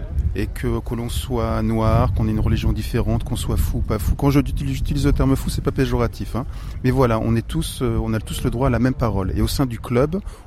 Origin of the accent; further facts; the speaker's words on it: Tours, Centre-Val de Loire, France; je suis originaire de Tours et j'ai fait le choix de venir dans Loir-et-Cher pour travailler dans la psychothérapie institutionnelle